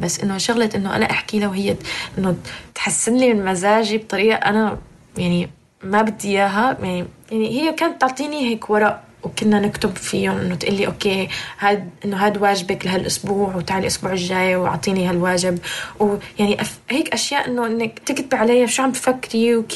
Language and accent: Arabic; United Arab Emirates; now in Canada; تربيت بالإمارات، أهلي سوريين، أنا سورية وهلأ عايشة بكندا وعمري 21 سنة